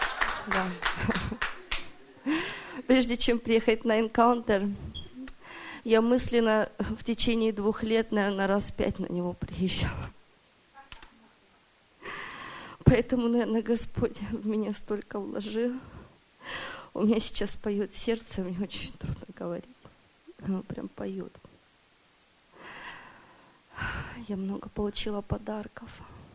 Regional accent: Baltimore, Maryland, United States; я из Балтимора. Я из православных атеистов. Была.

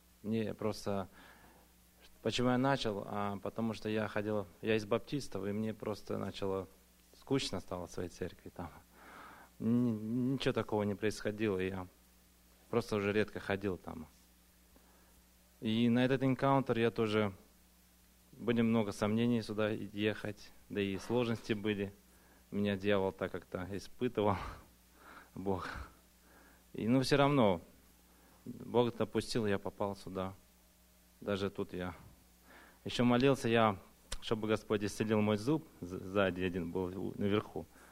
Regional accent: Gresham, Oregon, United States; я из Греша, Орегон.

